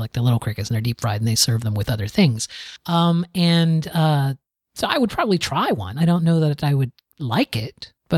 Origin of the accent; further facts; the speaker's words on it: Florida, United States; Yeah, I'm from Florida.